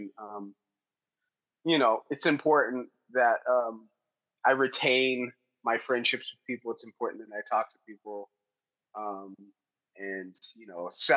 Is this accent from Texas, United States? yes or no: no; Denver, Colorado, United States; I'm from Denver.